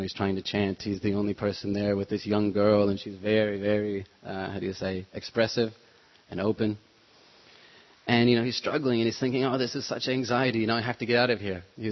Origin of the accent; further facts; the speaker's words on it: California, United States; living in the Bay Area, I come from the Bay Area as well